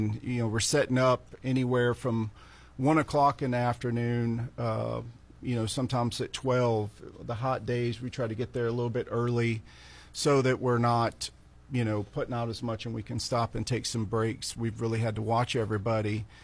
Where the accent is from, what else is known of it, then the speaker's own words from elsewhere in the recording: Leesville, Louisiana, United States; I'm from Leesville, Louisiana.